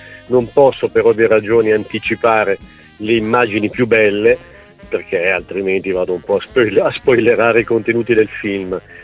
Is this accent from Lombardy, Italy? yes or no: yes; Lombardy, Italy; vengo dalla Lombardia dove la gente non ha mai neanche il tempo di guardarti per un sorriso